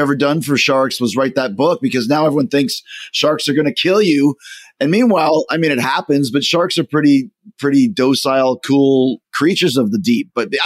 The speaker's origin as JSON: {"language": "English", "town": "Winnipeg", "region": "Manitoba", "country": "Canada", "tie": "born or raised there", "said": "I grew up in Winnipeg in Canada, so there's always lots of snow."}